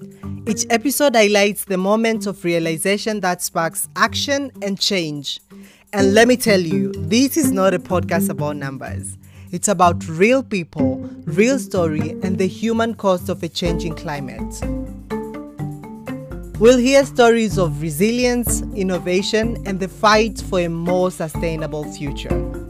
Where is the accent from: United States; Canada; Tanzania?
Tanzania; from Tanzania